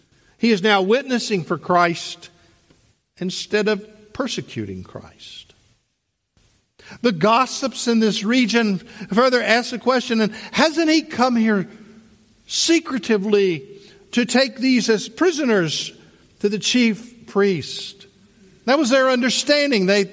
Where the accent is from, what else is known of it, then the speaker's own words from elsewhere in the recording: Memphis, Tennessee, United States; Most people I would see back in my hometown of Memphis who knew me prior to the 12th grade would have the same reaction